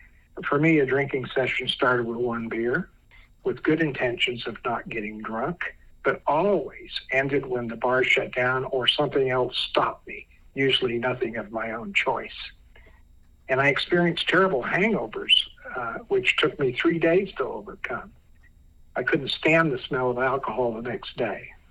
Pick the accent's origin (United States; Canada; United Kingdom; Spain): United States; Idaho; also born or lived in Utah; I grew up in Idaho, a small town, and I never did have any religious or moral training.